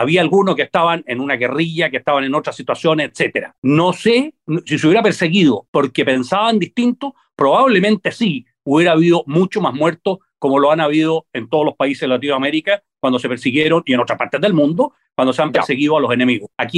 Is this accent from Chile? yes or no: yes; Chile; somos chilenos. Nosotros, claro, gracias a Dios, somos chilenos.